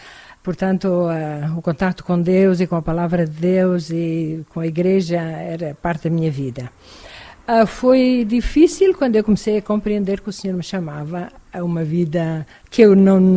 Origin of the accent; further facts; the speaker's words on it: Campo Maior, Alentejo, Portugal; also born or lived in Montes da Senhora, Proença Nova; Eu nasci em Montes da Senhora, Proença Nova, mas vivi desde pequenina com os meus pais e família em Campo Maior. Portanto, eu considero-me alentejana, pelo menos onde vivi a maior parte da minha vida.